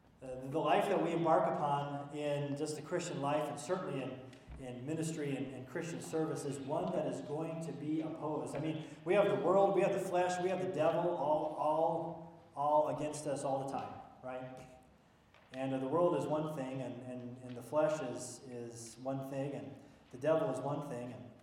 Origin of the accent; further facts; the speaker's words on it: Wisconsin, United States; Now, I grew up in Wisconsin, and we always had this great winter retreat that we would do, a youth retreat.